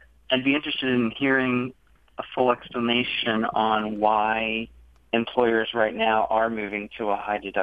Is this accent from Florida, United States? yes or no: yes; Orlando, Florida, United States; I'm from Orlando, Florida.